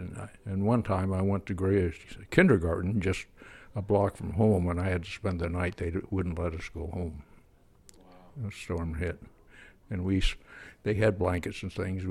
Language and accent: English; Pennsylvania, United States; also born or lived in Kansas; Started out in Kansas, and I was just a little kid in a little Kansas town, and then we moved back to Pennsylvania, and I did the usual things.